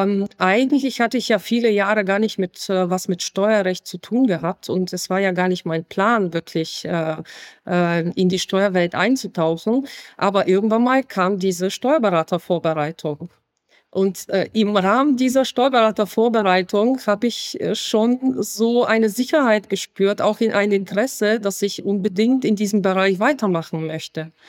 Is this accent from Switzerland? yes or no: no; Bulgaria; German is a second language; now in Germany; Ich bin gebürtige Bulgarin und komme aus dem nördlichen Teil des Schwarzen Meeres. Deswegen hatte ich so viele Probleme, mit dem norddeutschen Wetter klarzukommen.